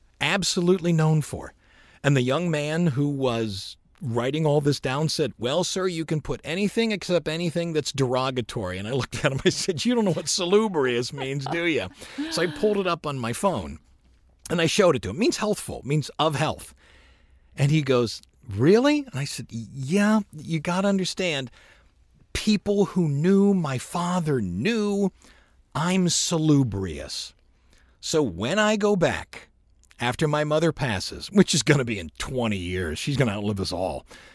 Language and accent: English; Ohio, United States; The point is, remember, we're from Ohio, so hey, how you doing?